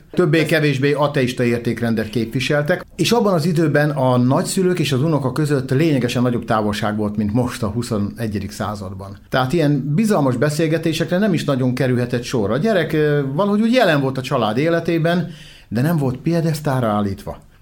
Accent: Debrecen, Hajdú-Bihar, Hungary; Igen, debreceni vagyok, és sok évvel ezelőtt születtem Debrecenben, és végig itt éltem, itt jártam az iskoláimat, itt végeztem, itt sportoltam, és minden ide köt ez a városhoz.

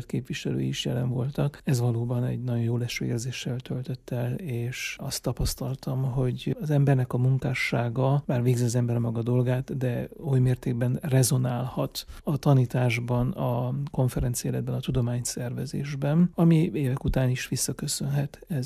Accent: Văleni, Mureș County, Romania; Édesapám lelkész, és lelkész családban nevelkedtem a Marosvásárhely közelében. Pici koromat Szövérden, és azt követően 20 éven keresztül Székelyvajában élt a család. Az elemiskoláimat Székelyvajában, Marosvásárhelytől 15 kilométerre egy szintiszta magyar református falu. Tehát itt töltöttem a gyerekkoromat

